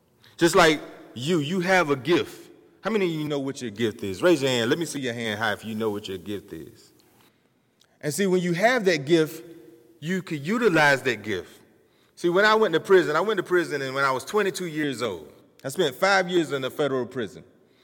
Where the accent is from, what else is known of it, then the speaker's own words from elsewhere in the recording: United States; But see, where I'm from, dreams wasn't believable. You know, for me, growing up in Greene County, I graduated at the bottom of my class.